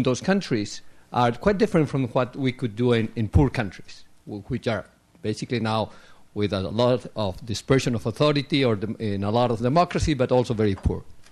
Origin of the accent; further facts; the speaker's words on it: Bolivia; English is a second language; I come from Bolivia, and I chair for some time the water company there.